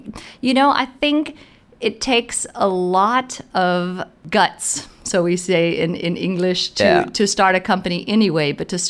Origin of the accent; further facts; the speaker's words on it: United States; now in Germany; as an American woman living in Germany